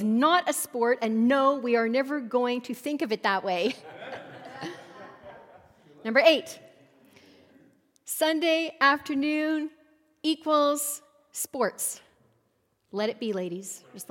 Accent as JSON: {"language": "English", "town": "Montreal", "region": "Quebec", "country": "Canada", "tie": "born or raised there", "said": "Yeah, because we grew up in Montreal. I was really fluent at one point in my life"}